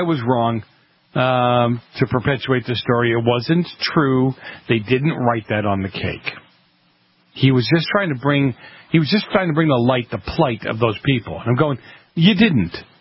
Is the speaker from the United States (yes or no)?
yes; East Coast, United States; growing up in the East Coast, career tech ed was something here that they weren't taking seriously.